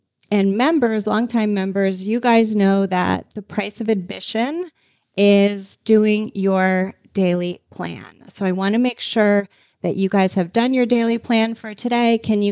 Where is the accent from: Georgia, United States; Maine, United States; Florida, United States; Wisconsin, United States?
Florida, United States; Boca Raton; And I am from Boca Raton, Florida.